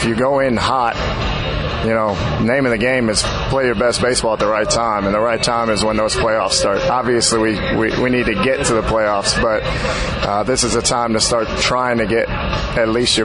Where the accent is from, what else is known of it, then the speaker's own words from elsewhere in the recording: New York, United States; also born or lived in Texas; now in Tennessee, United States; Well, I grew up, born in Texas, grew up in New York. I reside in Tennessee now. But growing up in New York, yeah, I played a lot of sports.